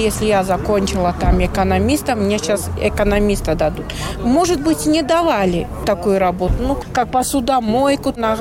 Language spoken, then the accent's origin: Russian; Latvia; first language lv; Russian is a second language; Я латышка, я в школе латышской. И все у меня на латышском языке.